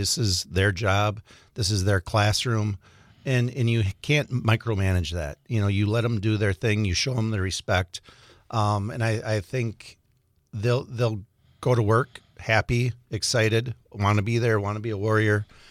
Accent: Wausau, Wisconsin, United States; I grew up in Wausau, attended Thomas Jefferson Elementary, and then to John Muir, and then to Wausau West

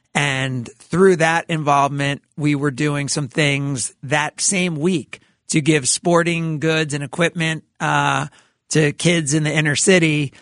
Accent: New Jersey, United States; now in Milwaukee, United States; I'm from the East Coast and I'm from Jersey.

